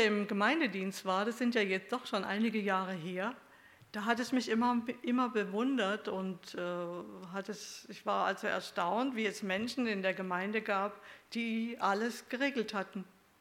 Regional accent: Stuttgart, Baden-Württemberg, Germany; Ja, auch ich war im Juni in Stuttgart, das ist ja meine Heimat

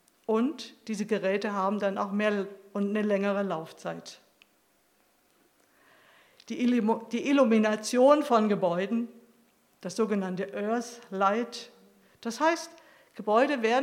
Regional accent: Stuttgart, Baden-Württemberg, Germany; Ich war damals in Stuttgart, das war in der Zeit, wo ich hier aktiv war und bin nach Stuttgart in meine Heimat gefahren.

